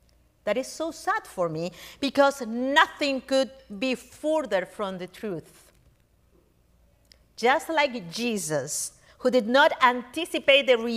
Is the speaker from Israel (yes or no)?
no; Peru; moved away; Today's gospel makes me think of how I would feel going back to my hometown, Peru, to preach. After 30 years being away of preaching in my country, I can imagine my friends' eyebrows, you know, raising.